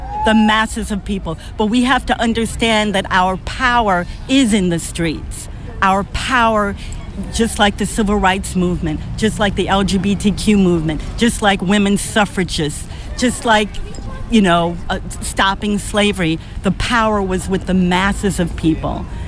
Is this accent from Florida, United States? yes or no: no; Boston, Massachusetts, United States; from Boston.